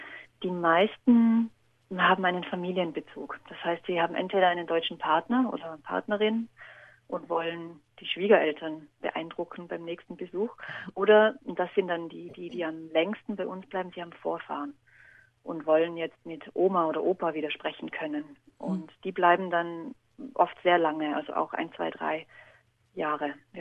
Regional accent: Austria; Abitur oder bei uns in Österreich zur Matura.

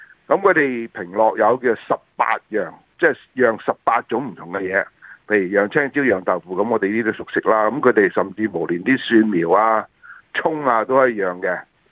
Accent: Shanghai, China; 好似我哋上海人嘅腌竹鮮啊。

